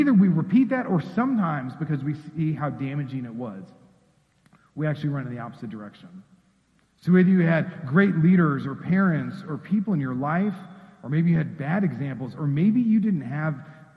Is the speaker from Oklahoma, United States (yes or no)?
no; Missouri, United States; Now, I'm from Missouri, and the great river that we have in Missouri is the Missouri River.